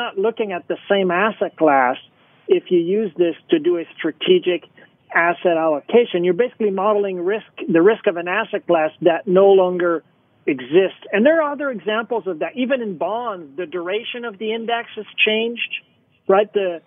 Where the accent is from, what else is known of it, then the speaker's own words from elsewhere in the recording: Canada; first language French; English is a second language; Back before the year 2000, I didn't speak much English. I grew up French-Canadian, and I interviewed with Mark for a research internship.